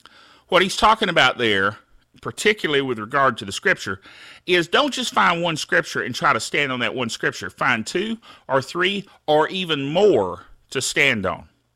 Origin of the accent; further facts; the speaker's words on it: Thomasville, North Carolina, United States; my mom and dad worked at the Baptist orphanage at Mills Home in Thomasville. And I grew up in the Mills Home Baptist Church.